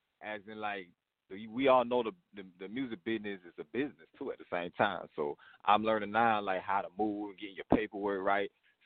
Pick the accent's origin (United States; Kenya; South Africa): United States; New Orleans, Louisiana; Pretty much like, okay, everybody know I'm from New Orleans.